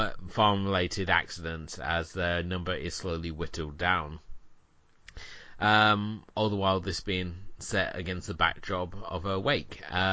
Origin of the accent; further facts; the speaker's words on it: England, United Kingdom; But the reason I'm choosing to look at Apaches is because growing up in England, the public information films were often shown during any of your sort of weekend afternoon viewing